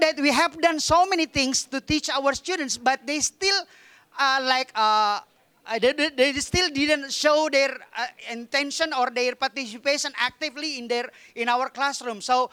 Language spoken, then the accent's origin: English; Makassar, South Sulawesi, Indonesia; because I'm from Makassar in South Sulawesi.